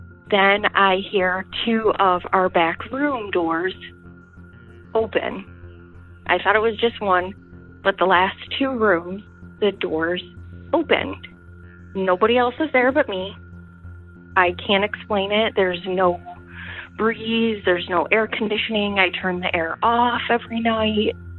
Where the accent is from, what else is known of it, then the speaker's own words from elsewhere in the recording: Michigan, United States; I am from Michigan.